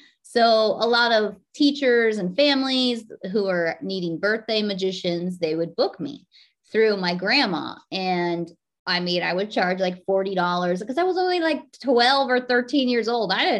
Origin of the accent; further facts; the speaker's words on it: California, United States; now in Chicago, United States; I've only been in Chicago it's almost been 5 years now, but I grew up in the Bay Area of California.